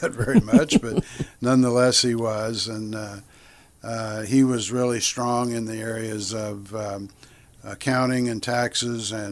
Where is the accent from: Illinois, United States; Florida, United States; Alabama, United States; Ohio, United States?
Illinois, United States; Waukegan; born there; I was born in Waukegan, Illinois, because my dad was in the Navy